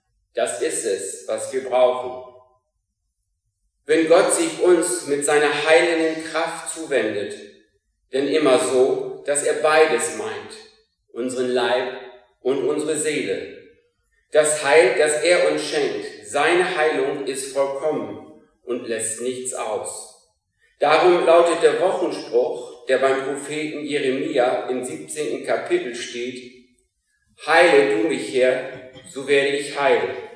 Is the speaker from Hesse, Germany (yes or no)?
no; Filsum, Lower Saxony, Germany; born there; now in Hesel, Germany; ich wohne seit ein paar Monaten hier in Hesel. Gebürtig bin ich aus Filsum.